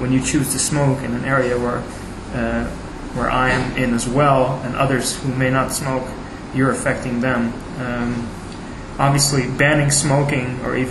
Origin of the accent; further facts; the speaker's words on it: Netherlands; English is a second language; My home country of the Netherlands, smoking is banned in all public places